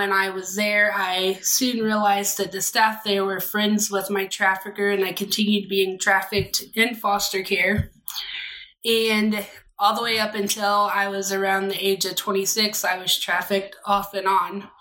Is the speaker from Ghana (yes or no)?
no; Florida, United States; Well, I grew up in Central Florida, and I have two older brothers